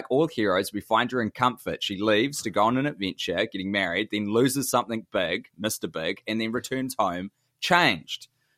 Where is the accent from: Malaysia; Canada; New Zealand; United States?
New Zealand; See, this is, as a New Zealander, we don't have a huge Jewish community here, so I don't have a good handle on this